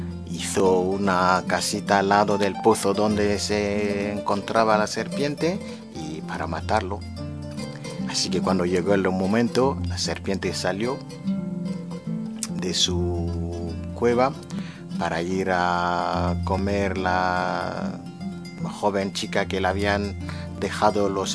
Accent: Republic of the Congo; del Congo, bueno, soy del Congo, de la República del Congo, no de la República Democrática del Congo

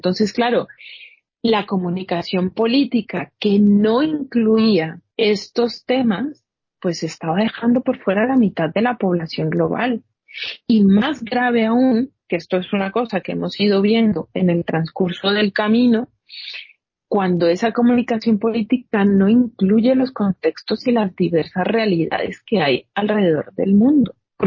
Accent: Colombia; moved away as an adult; now in Spain; Yo soy colombiana y en Colombia hice una formación para ser educadora en ciencias sociales. Es decir, yo fui profesora de geografía, políticas e historia durante muchos años. Y cuando llegué a España, hace ya también muchos años

